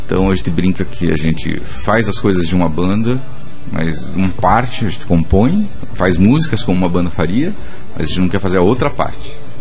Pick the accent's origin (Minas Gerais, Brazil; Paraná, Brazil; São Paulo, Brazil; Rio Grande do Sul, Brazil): Paraná, Brazil; Curitiba; a gente é de Curitiba